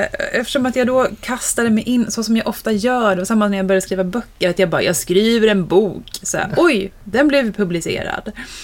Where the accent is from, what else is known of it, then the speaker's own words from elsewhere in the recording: Kalmar, Kalmar County, Sweden; Det vore kul att testa att köra i Kalmar, där jag kommer ifrån.